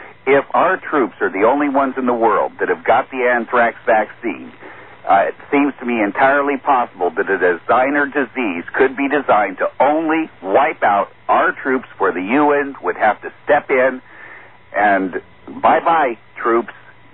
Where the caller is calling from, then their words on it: Santa Maria, California, United States; I'm calling from Santa Maria.